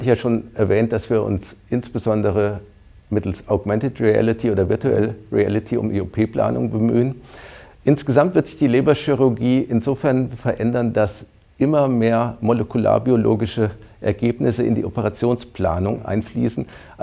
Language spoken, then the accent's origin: German; Hesse, Germany; also born or lived in Hanover, Germany / Ruhr, Germany; Also ich komme aus Oberhessen